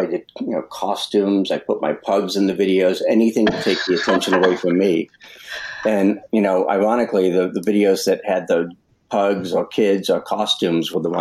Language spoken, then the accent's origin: English; Medford, Massachusetts, United States; because I grew up in Medford, Massachusetts, which was sort of like the mob capital of New England.